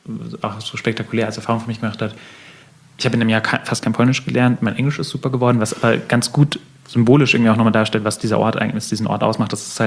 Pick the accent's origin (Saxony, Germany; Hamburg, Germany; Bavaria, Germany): Bavaria, Germany; Munich; weil das so als Münchner irgendwie nicht so ganz auf der Landkarte bis dahin war.